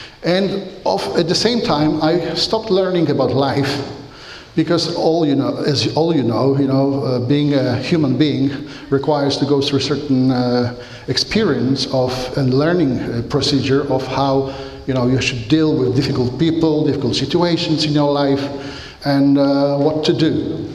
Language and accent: English; Poland; English is a second language; So I am originally from Poland. You know, Poland is this country behind the German border.